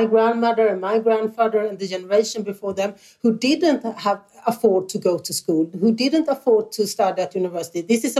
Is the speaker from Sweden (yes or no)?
yes; Sweden; English is a second language; if not I who has been born and brought up in Sweden, still one of the best countries in the world.